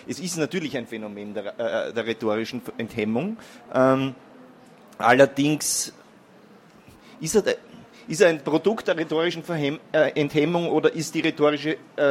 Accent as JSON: {"language": "German", "country": "Austria", "said": "Als Österreicher haben wir eine große Expertise mit dem Rechtspopulismus"}